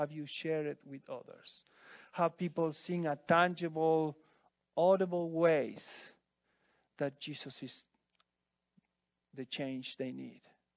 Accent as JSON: {"language": "English", "country": "Argentina", "said": "I said, I don't live here. I'm from Argentina, but my home is somewhere else. So I'm just here to see family."}